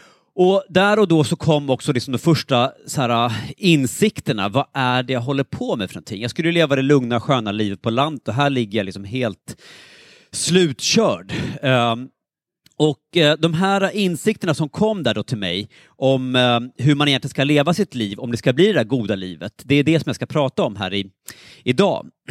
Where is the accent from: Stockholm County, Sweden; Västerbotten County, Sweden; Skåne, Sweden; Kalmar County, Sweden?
Stockholm County, Sweden; Stockholm; på den här tiden då bodde jag i Stockholm, där jag är född och uppvuxen, och där jag liksom en gång tänkte att här kommer jag alltid bo, för att jag var en väldigt urban person